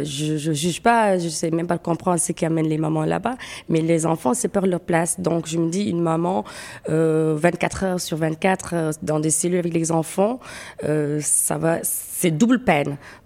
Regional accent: Senegal; Je suis sénégalaise pure sang.

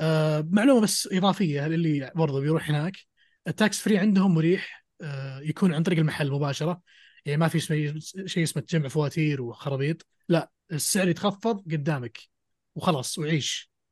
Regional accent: Saudi Arabia; أحسن من أطلق محل ألعاب عندنا في السعودية

